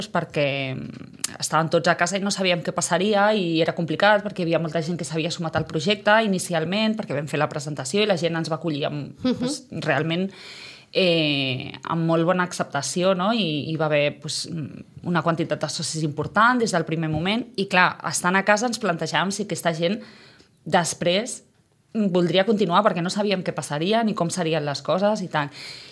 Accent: Catalonia, Spain; jo no sóc de Sitges, i jo sóc d'un altre poble, del Vallès

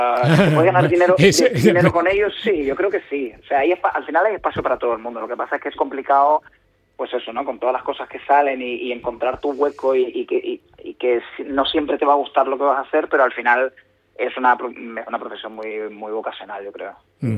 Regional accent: Sant Pere de Ribes, Catalonia, Spain; Yo soy de Sant Pere de Ribes.

